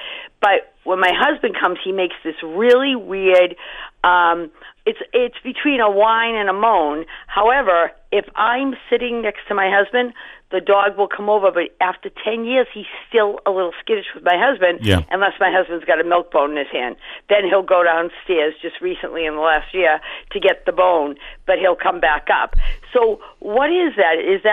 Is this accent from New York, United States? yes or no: no; Peabody, Massachusetts, United States; I'm from Peabody, so I could be a potential down the line